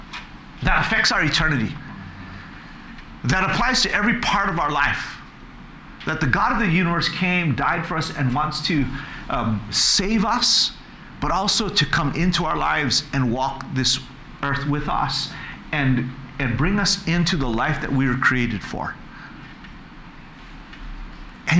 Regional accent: United States; No, actually, I'm Chinese, but I'm American.

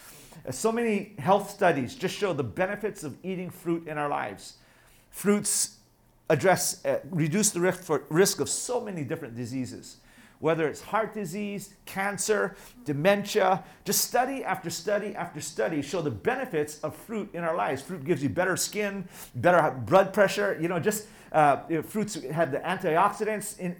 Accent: Hawaii, United States; where I grew up in Hawaii, everybody has fruit trees.

